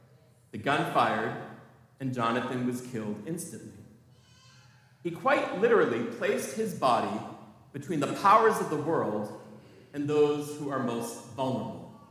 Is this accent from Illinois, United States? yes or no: no; New Hampshire, United States; So I grew up in New Hampshire